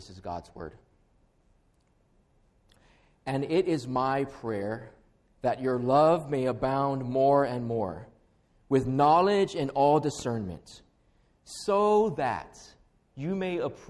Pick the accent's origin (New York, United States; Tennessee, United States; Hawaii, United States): Hawaii, United States; first language Hawaiian Pidgin English; So born and raised in Hawaii. Our native language is Hawaiian Pidgin English, and I typically hold myself back, small kind, more than small kind